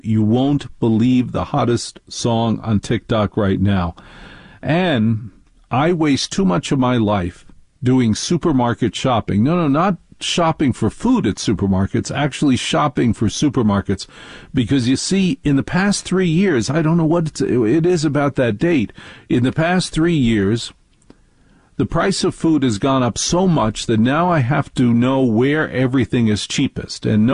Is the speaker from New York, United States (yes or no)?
yes; New York, United States; Now, as a New Yorker, I am offended at the thought of anything but sausage and mushrooms on a pizza.